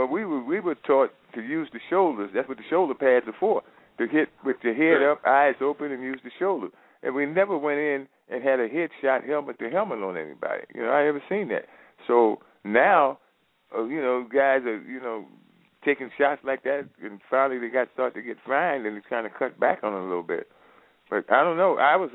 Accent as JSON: {"language": "English", "town": "Philadelphia", "region": "Pennsylvania", "country": "United States", "said": "My allegiance is with the Green Bay Packers, and I'm from Philly."}